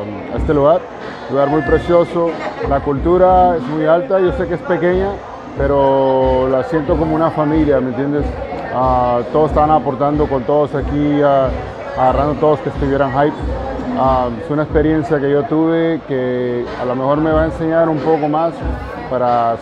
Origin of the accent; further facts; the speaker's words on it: Houston, Texas, United States; de Houston, Texas, representando Hula Kunz y Culturas Unidas.